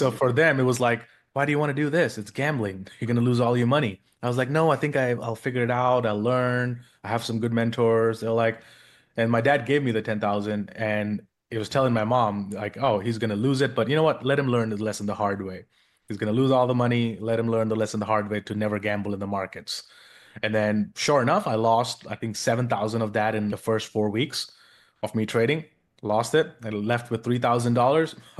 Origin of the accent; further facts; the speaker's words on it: India; born there; English is a second language; moved away as an adult; where I was born in India, I felt like I didn't belong or fit